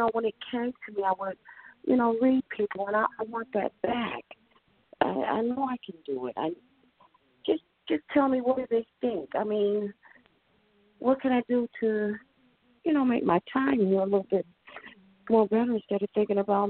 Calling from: Southfield, Michigan, United States; I'm calling from Southfield, Michigan.

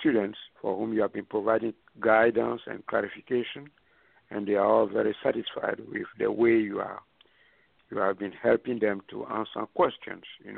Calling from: Illinois, United States; I'm calling from Illinois

